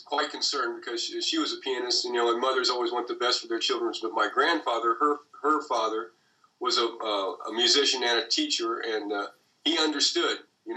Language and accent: English; Portsmouth, Ohio, United States; also born or lived in Huntington, West Virginia; So I grew up in Portsmouth, Ohio, in Huntington, West Virginia, so it would have been one of those two areas.